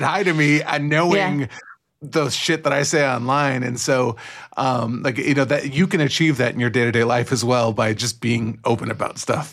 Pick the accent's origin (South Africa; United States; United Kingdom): United States; California; Because the reality is I, as a Californian, who has a good job and makes good money, am going to be the least harmed by a Trump presidency as it stands right now.